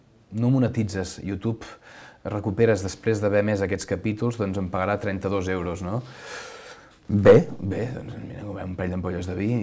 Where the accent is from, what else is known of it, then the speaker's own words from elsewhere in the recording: Catalonia, Spain; A més, com que som catalans